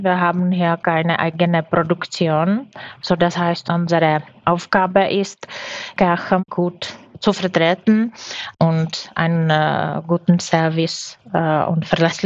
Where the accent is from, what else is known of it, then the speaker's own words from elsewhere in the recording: Brno, South Moravian Region, Czechia; Ich komme ursprünglich aus Brünn